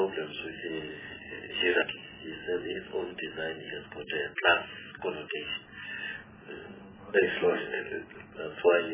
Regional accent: North West, South Africa; We know already what has happened. I'm from the Northwest. What has happened in the Platinum Belt?

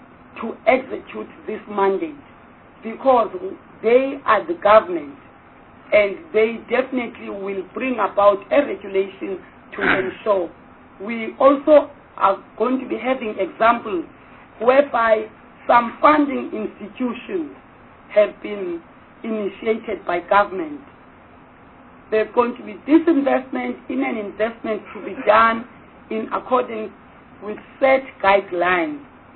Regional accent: KwaZulu-Natal, South Africa; I come from KwaZulu-Natal, and I looked at the problem at Richards Bay Minerals

